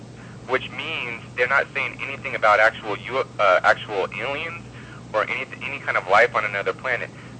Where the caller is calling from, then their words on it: California, United States; from California.